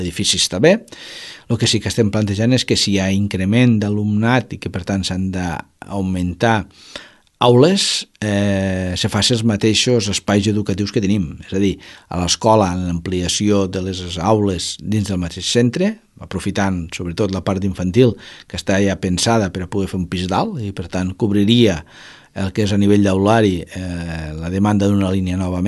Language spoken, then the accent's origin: Catalan; Roquetes, Catalonia, Spain; estem oberts perquè som ciutadans de Roquetes